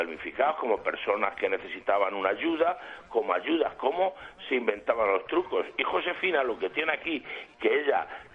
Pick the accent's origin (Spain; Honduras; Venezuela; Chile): Spain; Castilla-La Mancha; Ah, pues yo soy manchego.